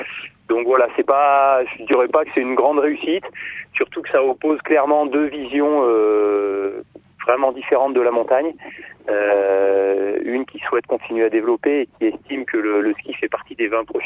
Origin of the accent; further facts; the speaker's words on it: Auvergne-Rhône-Alpes, France; born there; maintenant ma vie se passe en quasi-totalité en montagne, mais je ne suis pas né en montagne, je suis né en Ardèche.